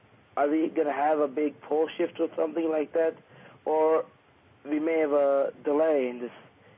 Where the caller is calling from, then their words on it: Illinois, United States; I'm calling from Illinois.